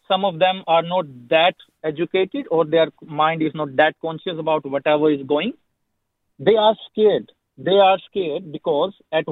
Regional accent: Haryana, India; English is a second language; my whole family, my cousin, everyone is in my hometown that's in Haryana near New Delhi, which is the worst right now in India.

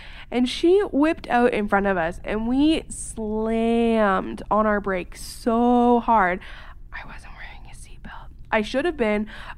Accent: Canada; Can you tell I'm Canadian?

